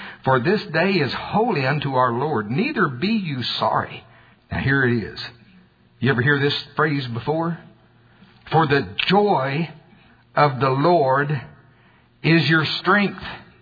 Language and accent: English; United States; I told you I'm from Pottawatomie County.